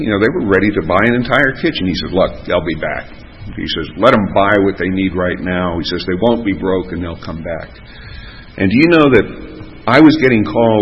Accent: Ireland; I'm Irish, therefore I am weeping, but I won't weep.

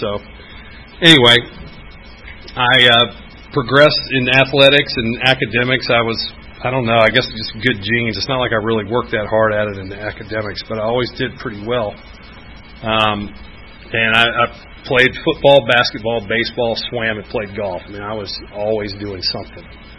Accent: Atlanta, Georgia, United States; I grew up in Atlanta. I'm actually from here. I grew up, was born in Piedmont Hospital. My parents are Southern, both from Georgia.

